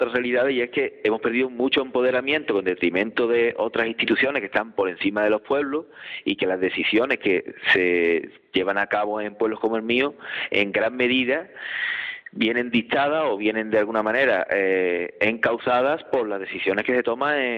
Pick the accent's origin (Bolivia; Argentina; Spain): Spain; Cuevas del Becerro, Andalusia; Mi pueblo en concreto, Cuevas del Becerro, se encuentra entre los 10 pueblos que más despoblación han sufrido en los últimos años de la provincia de Málaga.